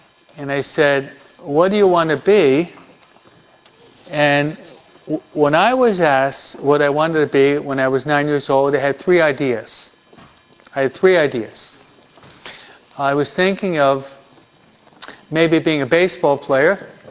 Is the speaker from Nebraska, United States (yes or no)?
no; New York, United States; accent: New York; So hopefully you hear me, or maybe my New York accent is too pronounced.